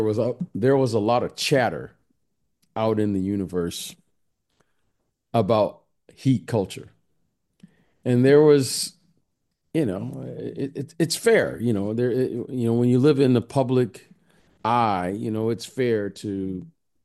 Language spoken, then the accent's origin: English; Detroit, Michigan, United States; we grew up together in Detroit.